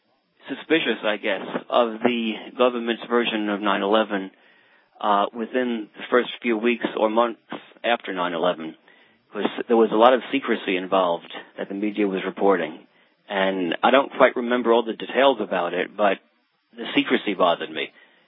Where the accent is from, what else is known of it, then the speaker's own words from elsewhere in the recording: Brooklyn, New York, United States; Yes, I was born in Brooklyn. I live in Brooklyn.